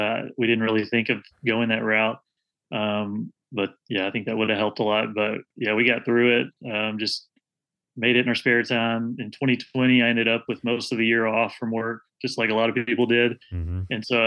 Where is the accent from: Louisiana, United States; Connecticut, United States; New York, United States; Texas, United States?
Texas, United States; Kilgore; Oh, East Texas. Kilgore is my hometown.